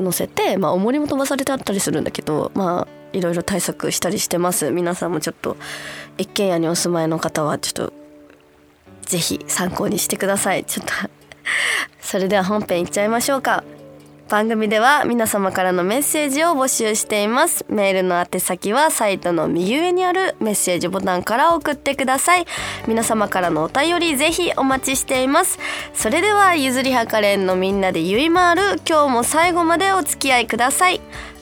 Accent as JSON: {"language": "Japanese", "region": "Okinawa", "country": "Japan", "tie": "born or raised there", "said": "もう沖縄出身、まあ沖縄で育ったね子供はね、台風が来たらもう、うわ学校行かなくて済む"}